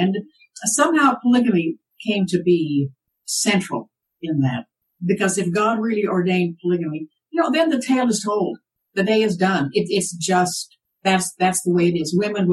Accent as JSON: {"language": "English", "town": "Provo", "region": "Utah", "country": "United States", "tie": "born or raised there", "also_born_or_lived": "Salt Lake City", "lives_now": "Walnut Creek, United States", "said": "I was born in Salt Lake City, fourth generation Mormon on both sides. Many, many ancestors who came to Utah before the railroad. And I grew up there in Provo primarily, went to BYU"}